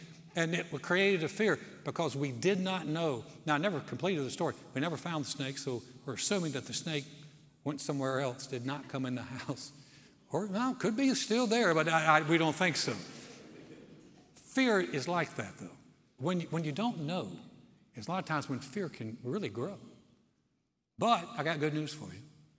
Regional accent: Texas, United States; When we moved back to Texas in 1990, we had tried to start a church in my hometown.

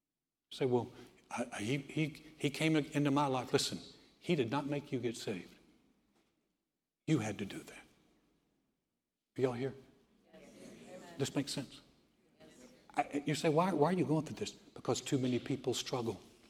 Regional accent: North Carolina, United States; When we started, tried to start the church in my hometown, didn't work. We shut it down, and I went to work for my dad.

